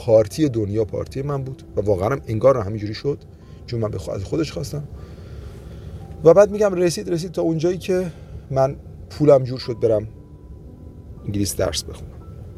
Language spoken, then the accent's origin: Persian; Iran; من تو ایران زندگی کردم، تو ایران بزرگ شدم، تو ایران درس خوندم، از بین خود شماها اومدم